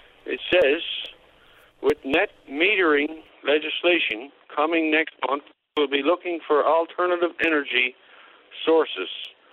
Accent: Newfoundland and Labrador, Canada; Well, I was from the West End. I was up Morver Street.

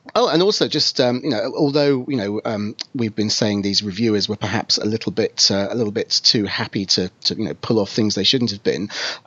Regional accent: United Kingdom; or Swiss franc note, as we British people would probably say.

